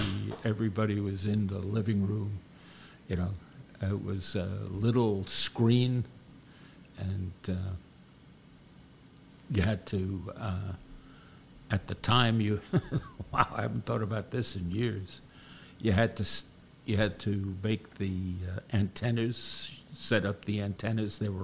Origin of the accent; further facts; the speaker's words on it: Brooklyn, New York, United States; I'm from relatively rare these days. I am a native of Brooklyn.